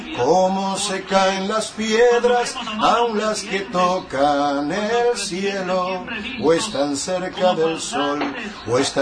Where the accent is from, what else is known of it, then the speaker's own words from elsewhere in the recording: Argentina; soy un cantante argentino